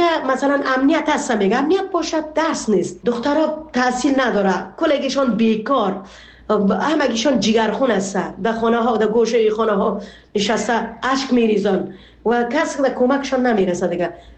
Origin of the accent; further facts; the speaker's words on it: Afghanistan; now in Canada; ما در شروع آمدیم در کانادا از افغانستان